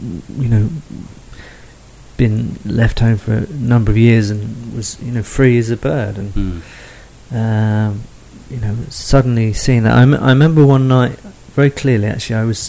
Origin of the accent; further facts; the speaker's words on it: United Kingdom; And that's something, the big difference I found being a Brit. We kind of go all around the world and don't necessarily come back.